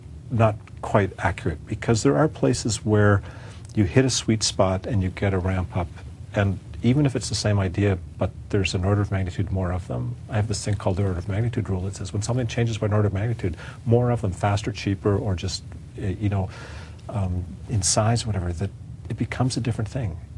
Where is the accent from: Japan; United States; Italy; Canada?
Canada; And being a Canadian.